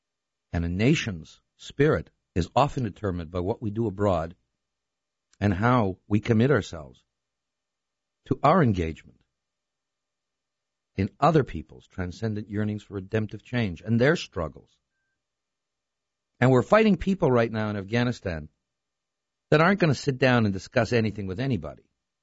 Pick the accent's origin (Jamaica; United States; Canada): Canada; But more than giving me pride as a Canadian